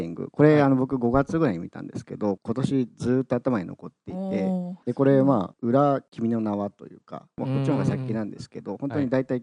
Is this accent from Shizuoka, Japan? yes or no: yes; Shizuoka, Japan; 僕静岡出身なんですけど、はい、静岡だといつか地震が来るよという話をずっとされるんで、僕いつか地震で死ぬと思ってたんですね、はい、子供の頃、